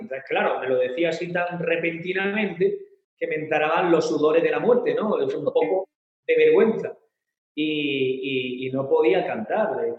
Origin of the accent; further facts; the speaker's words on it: Andalusia, Spain; de mi tierra, ¿no? De Andalucía.